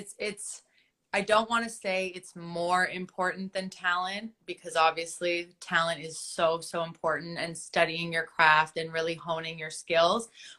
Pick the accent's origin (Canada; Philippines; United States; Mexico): Canada; the first season that we had here in Canada, because I'm Canadian